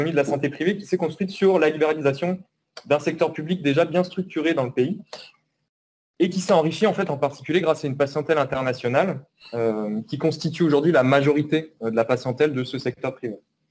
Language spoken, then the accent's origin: French; Auvergne-Rhône-Alpes, France; Merci Elodie de m'avoir rapproché un peu de chez moi dans le Nord-Isère.